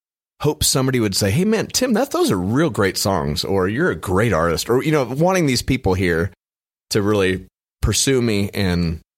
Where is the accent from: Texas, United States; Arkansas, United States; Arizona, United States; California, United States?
California, United States; now in Nashville, United States; Yeah, we're from Orange County, California, which is Southern California.